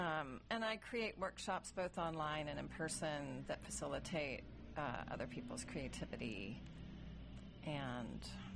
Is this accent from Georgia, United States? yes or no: yes; Atlanta, Georgia, United States; also born or lived in North Carolina / San Francisco; now in Carrboro, United States; I grew up in Atlanta, and I went to school at UNC Chapel Hill, and really, really, really love North Carolina. And then I left and went out west and lived in a variety of places out there, San Francisco for a long time.